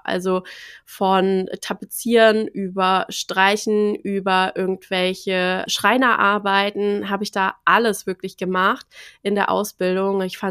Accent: Frankfurt, Hesse, Germany; ich werde 37, lass es dir auf der Zunge zergehen. Ich komme aus Frankfurt, lebe in Frankfurt.

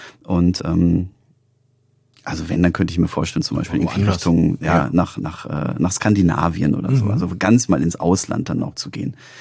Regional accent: North Rhine-Westphalia, Germany; now in Rostock, Germany; ich komme aus dem Ruhrgebiet und habe da riesengroße Städte

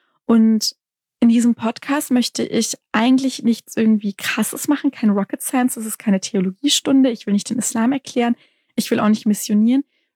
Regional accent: Baden-Württemberg, Germany; Und ich sehe mich auch als Baden-Württembergerin oder als Schwäbin.

